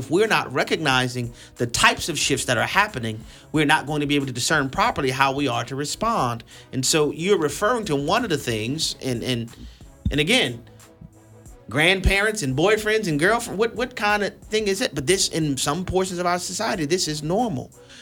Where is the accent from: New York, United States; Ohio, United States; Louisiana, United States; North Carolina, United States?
Louisiana, United States; New Orleans; Right outside of New Orleans, Louisiana, my hometown.